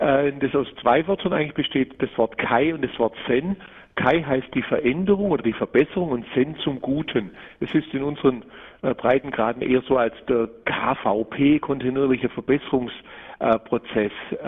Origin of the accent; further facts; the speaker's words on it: Baden-Württemberg, Germany; Ja, also richtig, man hört es an meiner Stimme. Ich bin Schwabe